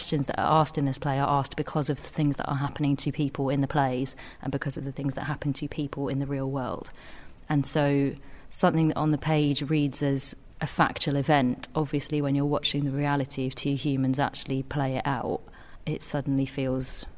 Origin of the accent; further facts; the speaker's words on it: Manchester, North West England, United Kingdom; And because I live in Manchester, it feels exciting to be getting up and saying things in my hometown.